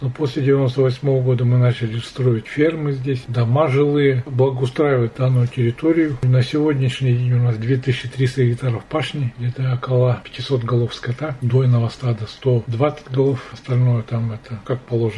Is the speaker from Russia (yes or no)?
yes; Tyumen Oblast, Russia; Я родился в Абатском районе, на Выпасах. Переехали сюда. Отец строился скотником в Александровский совхоз. Мы переехали в 63-м году и с тех пор здесь живем. Ну, Александровскую школу заканчивал. Вырос здесь я.